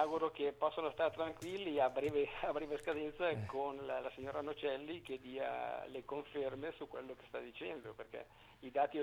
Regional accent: Lecco, Lombardy, Italy; io vengo da Lecco, siamo più o meno della stessa generazione, lui è in 53, io sono in 54

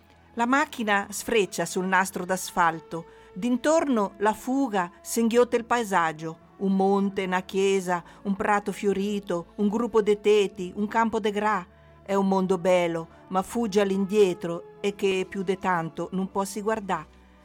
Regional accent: Jesi, Marche, Italy; Io sono nata a Iesi.

